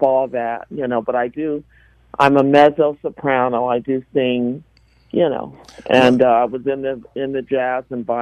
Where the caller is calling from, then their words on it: North Hollywood, California, United States; I'm from North Hollywood, and I just want to make sure you can hear me.